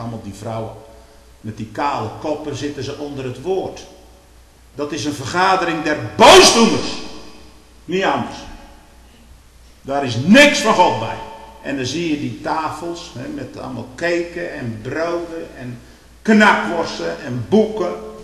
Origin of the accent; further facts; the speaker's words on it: Stolwijk, South Holland, Netherlands; Daar is de Stolkse kermis waar ik vandaan kom.